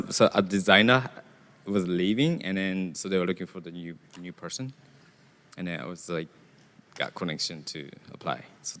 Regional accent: Japan; I grew up in Japan.

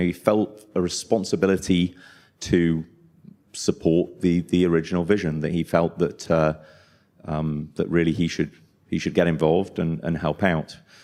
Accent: Vancouver, British Columbia, Canada; in Vancouver, my hometown of Vancouver

